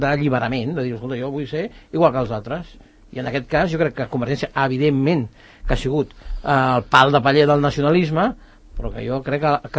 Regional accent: Catalonia, Spain; jo soc català.

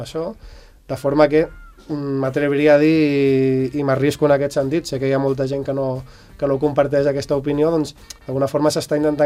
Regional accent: Sant Vicenç dels Horts, Catalonia, Spain; jo vinc de Sant Vicenç dels Horts, d'on he nascut i d'on he viscut tota la meva vida

